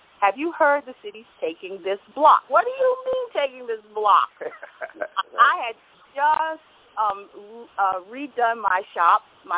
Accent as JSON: {"language": "English", "town": "Brooklyn", "region": "New York", "country": "United States", "tie": "born or raised there", "also_born_or_lived": "North Carolina", "moved": "as an adult", "lives_now": "New Jersey, United States", "said": "Well, I'm actually from, born North Carolina, grew up in Brooklyn, and moved to New Jersey almost a little over 30 years ago."}